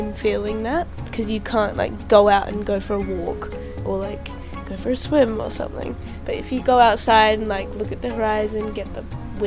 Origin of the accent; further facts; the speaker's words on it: Tonga; I grew up in Tonga swimming with whales in a family business.